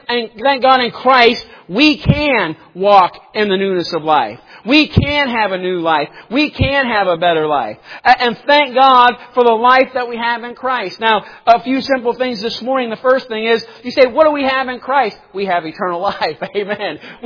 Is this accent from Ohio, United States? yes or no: yes; Cincinnati, Ohio, United States; I'll never forget, we were raised in Cincinnati, Ohio, and they had Kings Island, that amusement park up there.